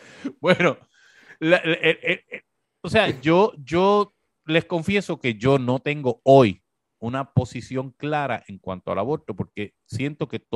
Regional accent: Puerto Rico; Y para mí, como puertorriqueño, no me da ninguna gracia que ella nos represente.

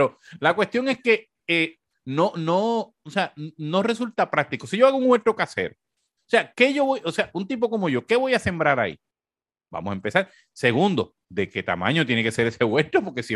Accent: Puerto Rico; yo soy muy boricua y me gustan mucho las cosas de aquí, adoro la bandera de Puerto Rico

